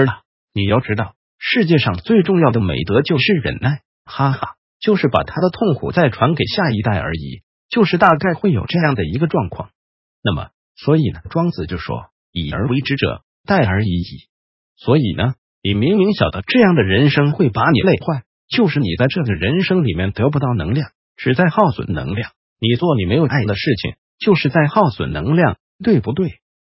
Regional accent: Taiwan; 就像我们台湾人可以说是最会玩又最不会玩的民族

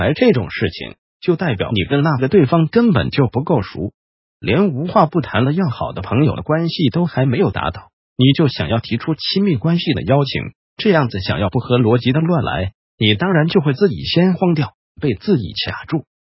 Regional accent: Guangdong, China; 我们广东人会说的一句粗口

